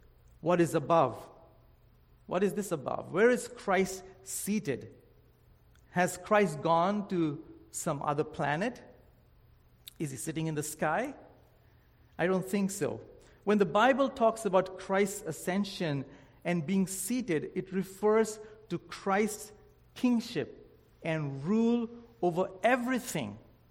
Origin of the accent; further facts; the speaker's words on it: India; English is a second language; now in Canada; I grew up in India, right? We all know that. You can hear me and know that. I grew up in India. But after relocating to Canada